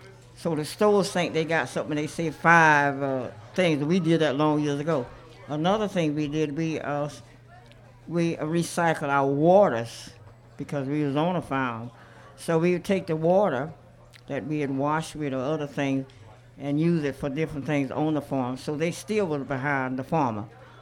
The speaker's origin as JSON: {"language": "English", "town": "Plant City", "region": "Florida", "country": "United States", "tie": "born there", "said": "I'm a Baptist. I was born in Beesville, Florida. They call it Plant City, some years ago."}